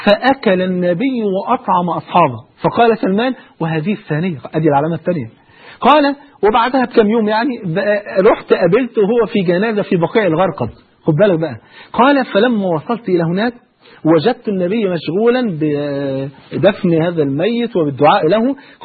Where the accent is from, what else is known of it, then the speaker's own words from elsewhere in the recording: Egypt; جاهلية ان انا افتخر اقول انا مصري